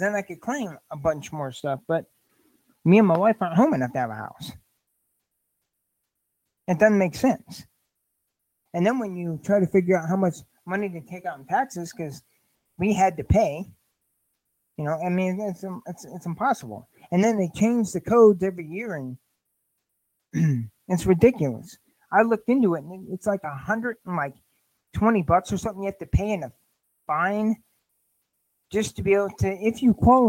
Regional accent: United States; I'm just an American that pays my taxes.

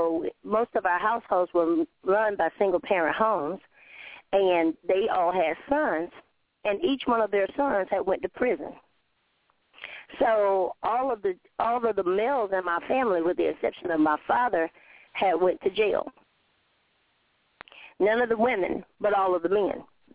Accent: Raleigh, North Carolina, United States; And I'm from Wake County, which is in Raleigh, North Carolina

